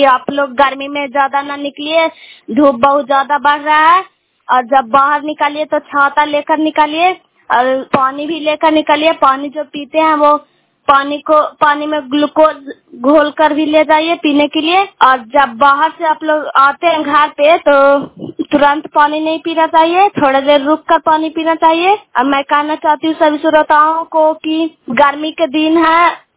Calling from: Bairiganj, Bihar, India; ग्राम बैरिंगन post मकरौता cry block के निवासी हूँ।

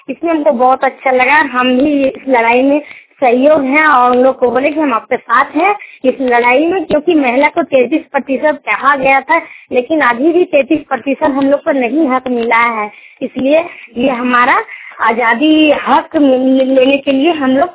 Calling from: Gurmunda, Jharkhand, India; मेरा ग्राम गुरमुंडा पोस्ट पड़ता हुआ थाना जयनगर और मेरा जिला कोडरमा से मैं बोल रही हूँ।

